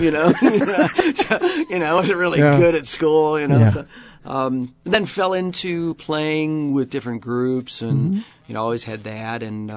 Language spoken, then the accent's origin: English; Cleveland, Ohio, United States; moved away as an adult; also born or lived in New York City; I was born here in Cleveland area, Brooklyn, mm-hmm. Basically.